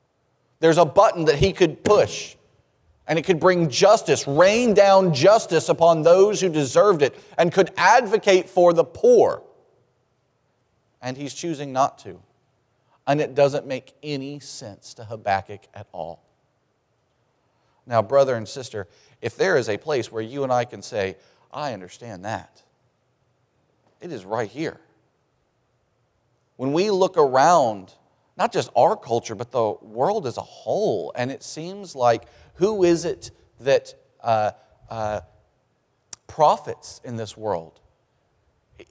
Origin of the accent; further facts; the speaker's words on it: Mississippi, United States; We're going to pick on my brothers and sisters. I'm from Mississippi, so I can do this.